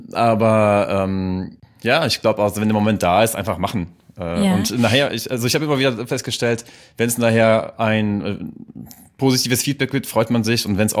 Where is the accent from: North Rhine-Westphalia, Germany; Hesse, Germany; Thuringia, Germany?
North Rhine-Westphalia, Germany; Cologne; now in Berlin, Germany; Ich bin ja jetzt seit 7 Jahren hier in Berlin und ich komme ja aus Köln.